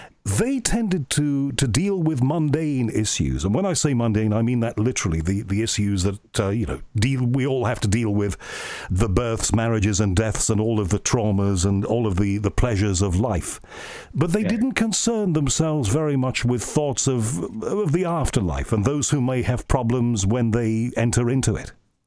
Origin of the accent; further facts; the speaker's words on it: Liverpool, North West England, United Kingdom; I grew up in Liverpool, and there's no reason why you should know anything about Liverpool in the UK, but it's a city where the two major faiths are the Roman Catholic faith and the Protestants on the other side.